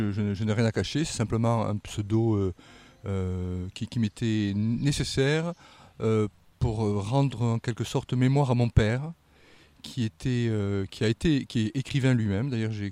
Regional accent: Toulouse, Occitanie, France; moved away as an adult; also born or lived in Paris; now in Lyon, France; Alors, je suis toulousain, donc ça doit bien s'entendre, je pense, sur les ondes radiophoniques. Je suis toulousain, j'ai quitté Toulouse à l'âge de 30 ans. Je suis parti m'installer professionnel à Paris pendant 25 ans, donc j'ai aujourd'hui 63 ans.

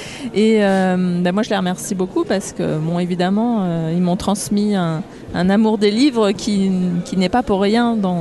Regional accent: Auxerre, Bourgogne-Franche-Comté, France; moved away as an adult; also born or lived in Dijon; Je suis née à Dijon pendant que mes parents faisaient leurs études de lettres, justement. Et ensuite, ils ont été nommés à Auxerre. Et donc, j'ai grandi à Auxerre jusqu'à mes 18 ans où je suis partie faire des études à Paris.

